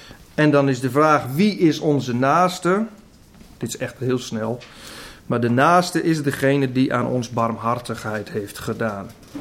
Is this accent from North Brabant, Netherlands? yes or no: no; Groningen, Netherlands; Ik ben een Groninger.